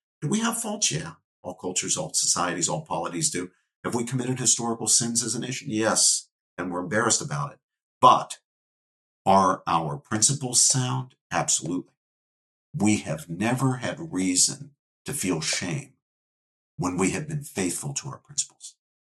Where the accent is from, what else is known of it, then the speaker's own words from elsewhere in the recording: West Virginia, United States; now in New Jersey, United States; They're in Kentucky or my home state of West Virginia or my current state of New Jersey, doesn't matter where.